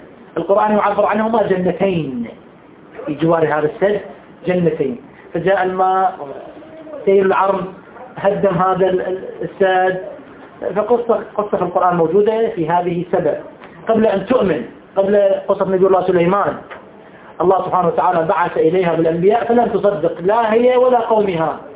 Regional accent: Iraq; أنا عراقي وشيعي

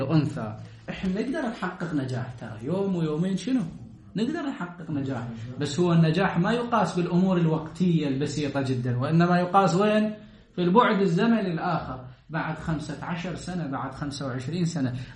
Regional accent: Iraq; بلدنا العراق بلد منهار

